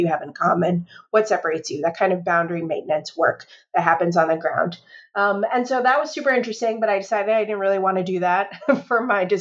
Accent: Chicago, Illinois, United States; So I am a native Chicagoan, and growing up in Chicago, I had sort of the unusual advantage of living all over the city.

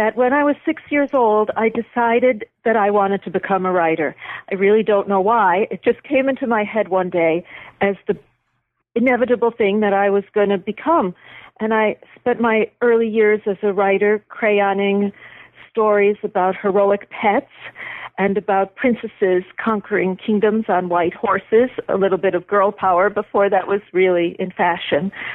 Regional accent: Buffalo, New York, United States; born or raised there

